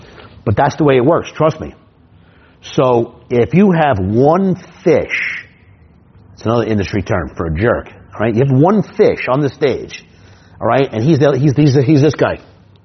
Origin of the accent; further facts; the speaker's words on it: New York City, New York, United States; Yeah, I'm a New Yorker. Yeah, we don't really get along too good.